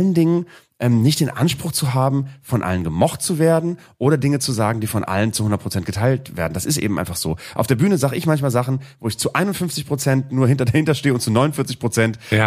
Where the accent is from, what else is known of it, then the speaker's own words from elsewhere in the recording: Bremen, Germany; ich bin zwar quasi in Bremen-Nord aufgewachsen, aber wenn man ganz ehrlich ist, mit den 50% Menschen aus der Türkei oder aus aus Nordafrika in meiner Klasse